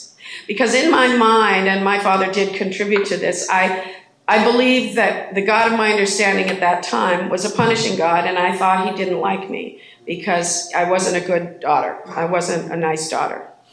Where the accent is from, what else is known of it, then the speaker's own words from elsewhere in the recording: Van Nuys, California, United States; and I was raised in Van Nuys